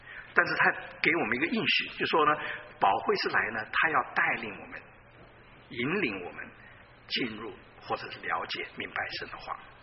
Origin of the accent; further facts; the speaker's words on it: Taiwan; 所以至少我们从台湾来的